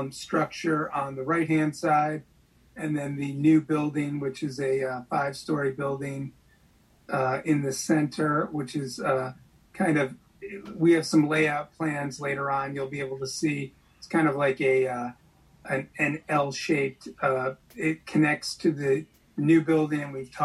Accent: New York, United States; I am from New York. Our development company is based in New York.

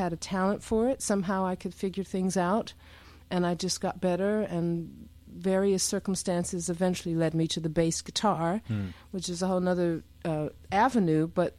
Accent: Philadelphia, Pennsylvania, United States; I grew up in West Philadelphia, in a classic West Philly row house.

